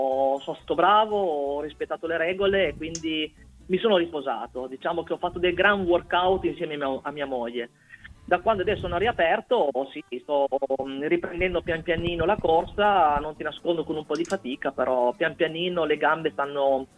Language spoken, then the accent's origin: Italian; Parma, Emilia-Romagna, Italy; E io ho detto, no, siamo di Parma.